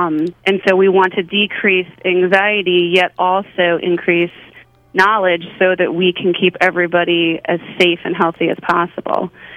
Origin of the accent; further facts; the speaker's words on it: Sharon, Connecticut, United States; I grew up in Charon, Connecticut. I went to Charon Center School in Housatonic Valley, and then went off and got my degrees and came back to practice.